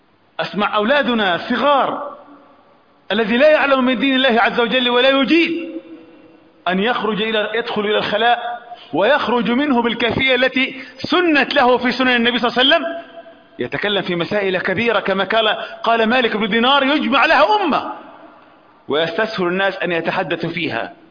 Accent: Egypt; ولكن عندنا في مصر الله به عليم

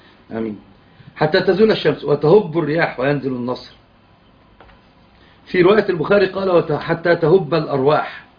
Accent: Egypt; وكانت فاطمة تجعل له على نونته اللي هي يسمى عندنا في مصر طابع الحسن

